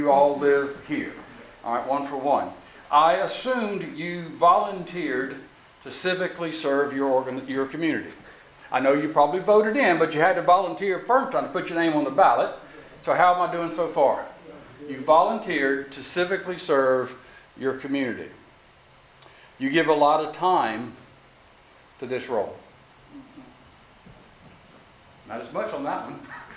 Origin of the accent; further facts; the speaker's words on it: Williston, South Carolina, United States; I'm a South Carolinian. I am from Aiken, South Carolina. That's actually not true because I'm from somewhere much smaller than that, near Aiken, but nobody, very few people know where Williston, South Carolina is.